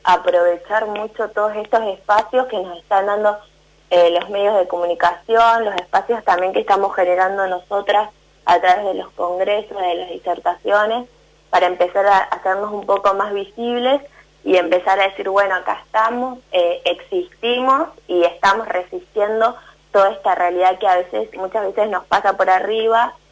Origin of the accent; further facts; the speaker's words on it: La Pampa, Argentina; yo soy de La Pampa y en La Pampa no hay fútbol femenino.